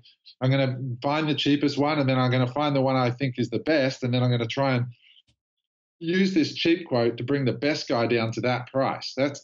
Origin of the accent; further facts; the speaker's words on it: Australia; as an Australian